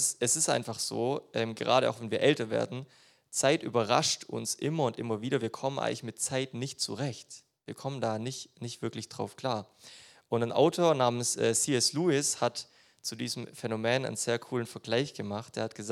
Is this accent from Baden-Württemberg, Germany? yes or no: yes; Baden-Württemberg, Germany; Ich wohne gerade relativ weit weg von meiner Heimat, von der Schwäbischen Alb, und ich komme nicht so oft nach Hause.